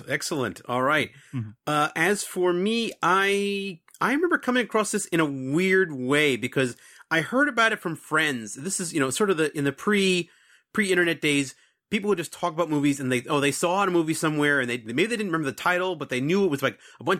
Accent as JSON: {"language": "English", "region": "New York", "country": "United States", "tie": "born or raised there", "said": "I am from New York. So I grew up at I grew up during a time when New York was getting over some really hard times"}